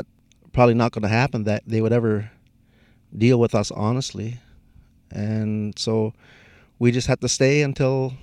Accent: Six Nations, Ontario, Canada; I'm Mohawk from Six Nations Reserve.

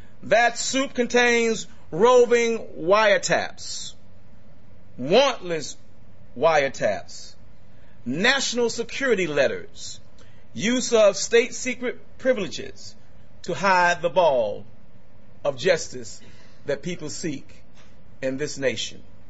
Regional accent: the South, United States; I grew up under apartheid in America, in the South. I witnessed our home being firebombed by the Klan in 1955.

